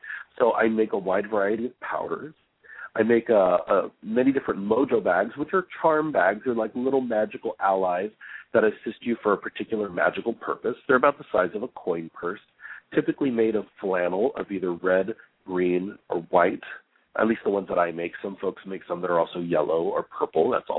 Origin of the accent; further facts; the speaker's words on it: United States; I'm American and I also have this other religious practice that I do that comes from the same origin.